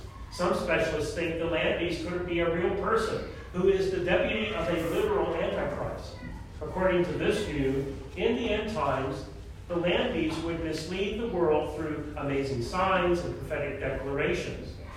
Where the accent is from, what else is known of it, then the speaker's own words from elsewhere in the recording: Jackson Township, New Jersey, United States; I grew up in New Jersey, Jackson Township, which is a little bit north of Lakehurst, or Lakewood, New Jersey